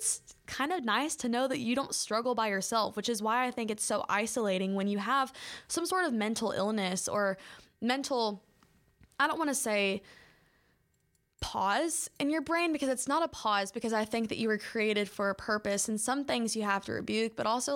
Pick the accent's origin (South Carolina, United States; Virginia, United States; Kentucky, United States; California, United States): Kentucky, United States; I'm from Kentucky, so horse racing is something that's super prominent here.